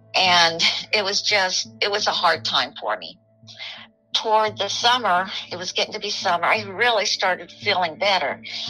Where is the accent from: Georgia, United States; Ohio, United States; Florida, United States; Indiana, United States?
Florida, United States; Miami; born there; I was born in Miami.